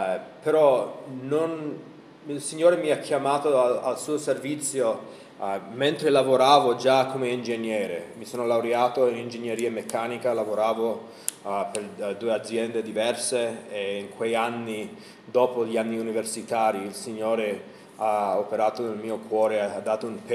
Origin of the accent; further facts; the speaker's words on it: Los Angeles, California, United States; Come ho già detto, io sono cresciuto a Los Angeles.